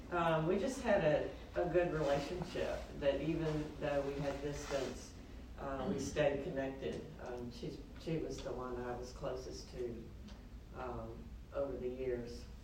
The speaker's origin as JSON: {"language": "English", "region": "Oregon", "country": "United States", "tie": "born or raised there", "said": "I grew up in Oregon, and both my dad and mom's parents were in Central Kansas."}